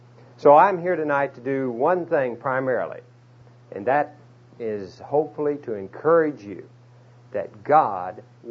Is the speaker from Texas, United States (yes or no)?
yes; Dallas, Texas, United States; I'm here tonight from Dallas, Texas